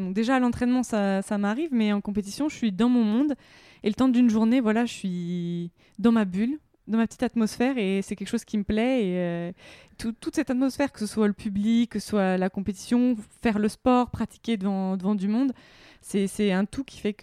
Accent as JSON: {"language": "French", "town": "Semur-en-Auxois", "region": "Bourgogne-Franche-Comté", "country": "France", "tie": "born there", "said": "il y a un lac à côté de chez moi, à côté de ma ville natale, Semur-en-Auxois."}